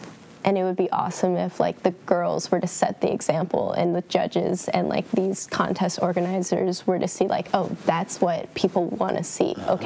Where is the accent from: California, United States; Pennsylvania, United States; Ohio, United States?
California, United States; San Clemente; I'm from San Clemente.